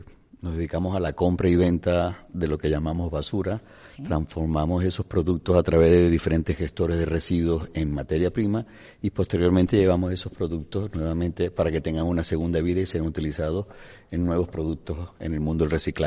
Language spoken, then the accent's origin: Spanish; Venezuela; el negocio surgió en mi país natal, que fue Venezuela